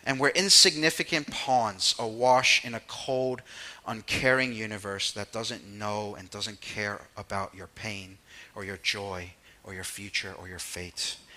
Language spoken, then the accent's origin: English; United States; Now, I haven't been back to my motherland in 20 years. I was born and raised in the States, but my parents are from Taiwan